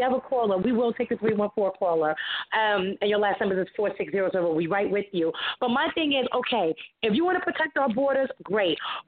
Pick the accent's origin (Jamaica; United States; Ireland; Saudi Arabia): Jamaica; So, for example, I'm from Jamaica.